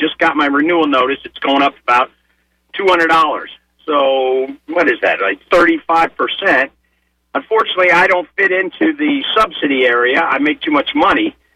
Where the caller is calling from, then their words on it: Largo, Florida, United States; So I'm calling from Pinellas County.